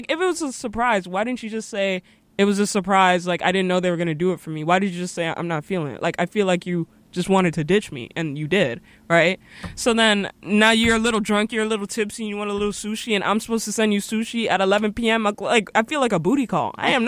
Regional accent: Miami, Florida, United States; I got on a boat because I'm from Miami.

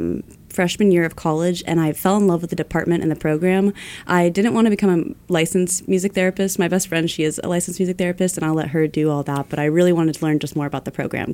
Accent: Ojai, California, United States; now in New York, United States; I'm originally from Ojai, California, and I just graduated from the Berklee College of Music a week ago.

